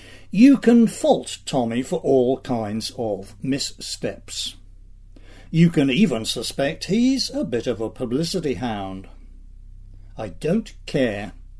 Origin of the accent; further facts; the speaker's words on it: Northampton, East Midlands, United Kingdom; also born or lived in London; my hometown of Northampton